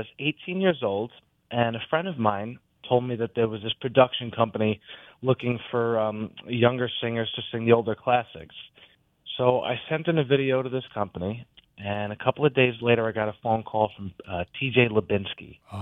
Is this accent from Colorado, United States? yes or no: no; New York, United States; So I grew up in Westchester, New York, and I've been to Pittsburgh many times now.